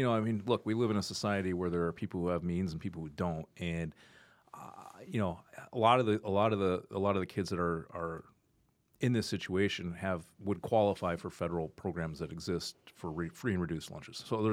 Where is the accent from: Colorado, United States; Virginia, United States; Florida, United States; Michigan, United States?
Colorado, United States; I'm from Colorado originally, right?